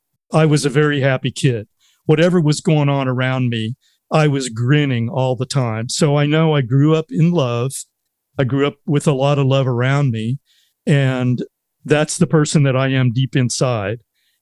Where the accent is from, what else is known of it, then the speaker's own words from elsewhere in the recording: East Liverpool, Ohio, United States; born there; I was born in East Liverpool, Ohio, which is a little formerly pottery town on the Ohio River, probably about 40, 50 miles west of Pittsburgh, Pennsylvania.